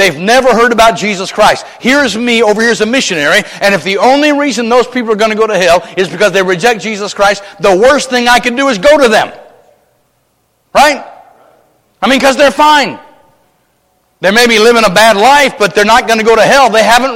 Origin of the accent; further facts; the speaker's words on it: United States; I was raised in America.